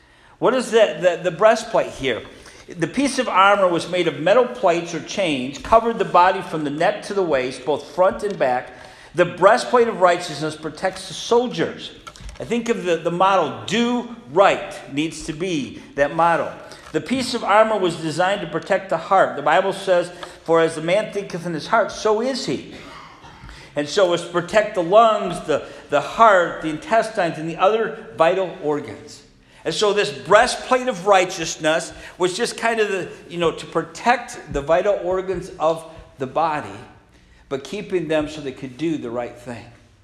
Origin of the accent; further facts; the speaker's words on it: Michigan, United States; there was my older sister, myself, and my younger brother, three of us. We grew up in Michigan.